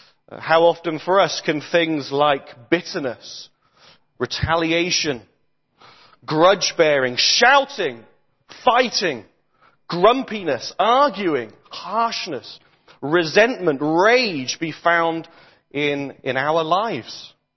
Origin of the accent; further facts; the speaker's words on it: Sheffield, Yorkshire and the Humber, United Kingdom; I come from Sheffield. I work in a church up there.